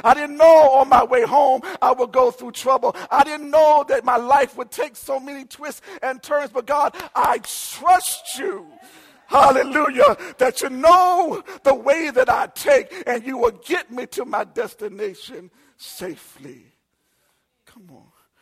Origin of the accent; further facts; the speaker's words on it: Maryland, United States; also born or lived in New Orleans / New Jersey; now in Minnesota, United States; I grew up in Maryland. My plan was to live in New York.